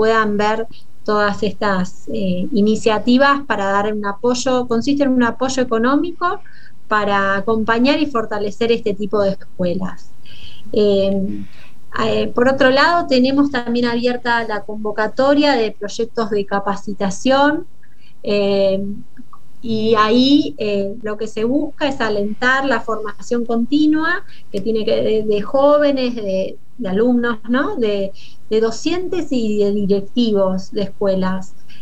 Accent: Argentina; de que tengan la oportunidad educativa de involucrarnos como argentinos

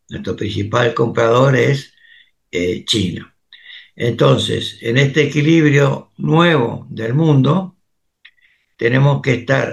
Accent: Argentina; Nosotros como Argentina tenemos un tema que nosotros somos occidentales

